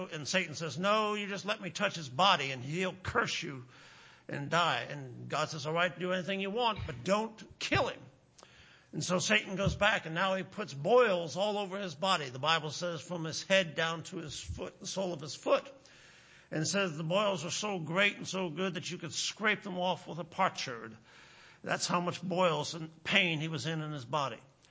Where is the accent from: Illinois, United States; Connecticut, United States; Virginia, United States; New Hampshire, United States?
Connecticut, United States; I said, "Well, I'm from Connecticut."